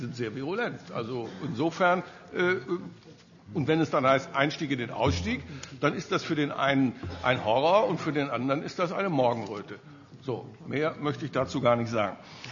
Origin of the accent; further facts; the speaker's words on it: North Rhine-Westphalia, Germany; In Nordrhein-Westfalen, meinem Heimatland, hat es eine Kommission gegeben